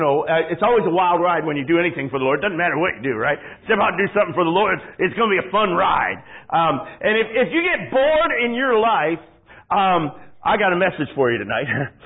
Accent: Michigan, United States; I had no trouble fitting in, even though I was from Michigan, of all the places in the world to be from. You know, up there where, you know, nobody's nice and it's cold

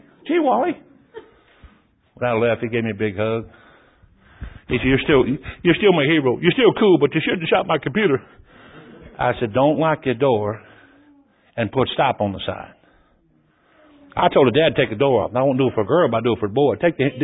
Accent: Detroit, Michigan, United States; Well, Brother Jack, the door's locked. I'm from Detroit. I'll get in there.

